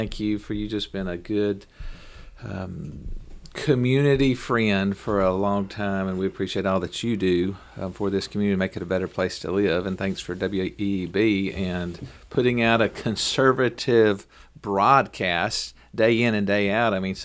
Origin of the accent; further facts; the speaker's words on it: United States; born there; I was born in Moore County, and I want to fight for Moore County day in and day out.